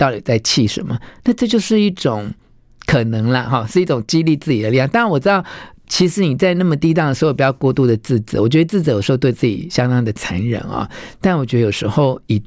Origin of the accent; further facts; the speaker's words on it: Taiwan; 就我们台湾话就软土生绝了，